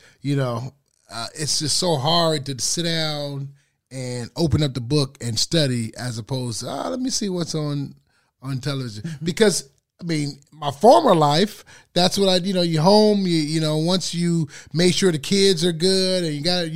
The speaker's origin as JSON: {"language": "English", "town": "Detroit", "region": "Michigan", "country": "United States", "said": "from Detroit, I'm a senior."}